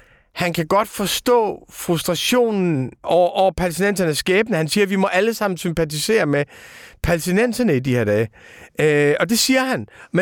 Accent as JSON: {"language": "Danish", "town": "Aarhus", "region": "Central Denmark Region", "country": "Denmark", "said": "Så vi er aarhusianer, og du er også aarhusianer."}